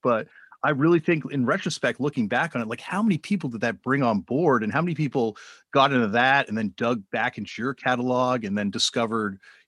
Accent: Canada; well, I'm from Canada, so

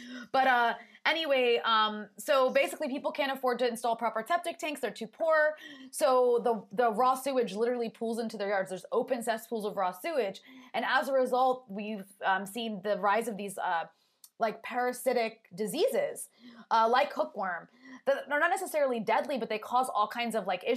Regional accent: United States; And the reason I did that story is because I'm an American.

